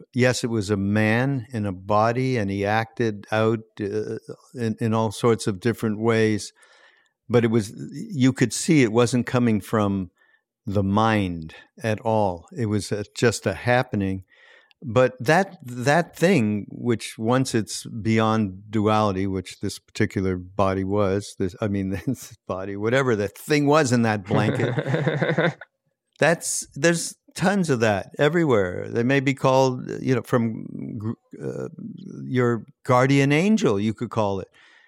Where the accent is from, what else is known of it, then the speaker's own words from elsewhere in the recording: Montreal, Quebec, Canada; I grew up in Montreal, and I grew up with French Canadians